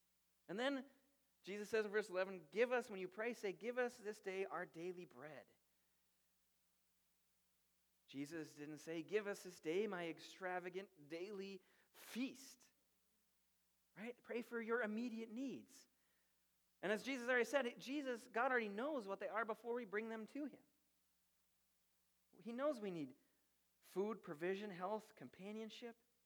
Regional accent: Blaine, Minnesota, United States; So I grew up in Blaine International Village off of 65. It was where the old gasoline alley was, which is torn down now, which is crazy. But I grew up in Blaine

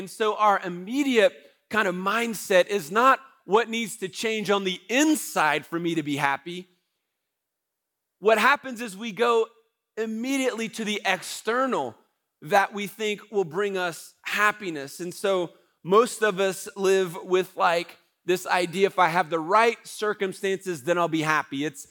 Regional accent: United States; I think as an American, it's like in our DNA to want to pursue happiness.

